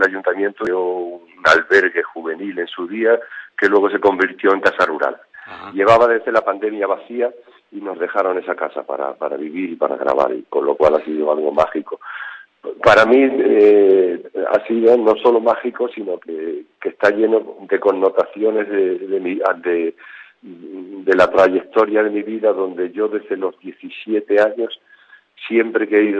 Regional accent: Madrid, Community of Madrid, Spain; also born or lived in village of birth; A mi tierra que me vio nacer, porque yo soy vallecano también y ejercí de vallecano durante todos los años 70, porque salí de mi aldea con 9 años, con 8 años, ¿no?

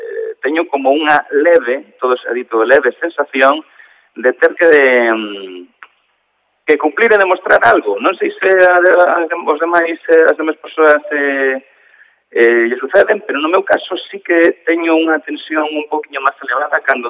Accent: A Coruña, Galicia, Spain; also born or lived in Ourense; No meu caso eu son ourensán, nací en Ourense, encantame dicilo, pero teño que recoñecer que tamén son coruñés, levo aquí toda a vida.

